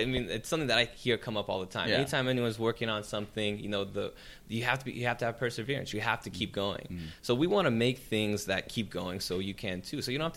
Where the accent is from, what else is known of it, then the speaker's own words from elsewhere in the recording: San Jose, California, United States; Santa Cruz, my hometown in San Jose.